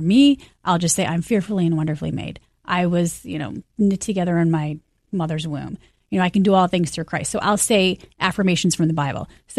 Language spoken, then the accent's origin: English; Michigan, United States; Where I'm from. I'm from Michigan. So I'll go to the beach and I can feel my hands in the sand and I can hear the seagulls